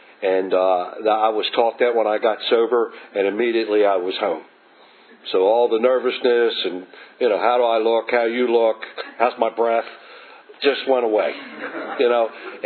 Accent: Baltimore, Maryland, United States; I grew up in Baltimore City, Irish Catholic family, how surprising, and was around a lot of drinking

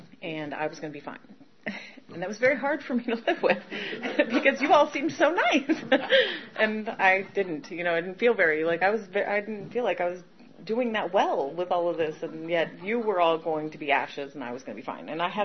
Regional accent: Boise, Idaho, United States; So a little bit about me. I grew up in Boise, Idaho.

